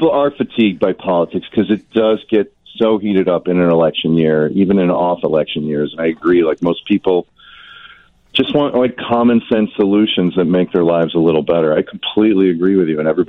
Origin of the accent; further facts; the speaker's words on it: Illinois, United States; I grew up in Illinois